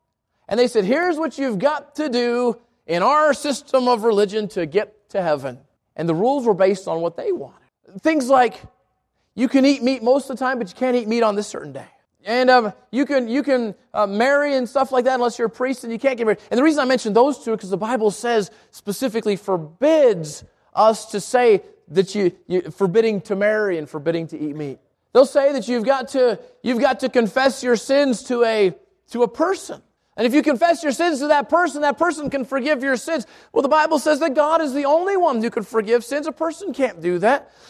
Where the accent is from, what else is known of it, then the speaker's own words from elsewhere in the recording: United States; Maybe thinking that because I'm an American, I'm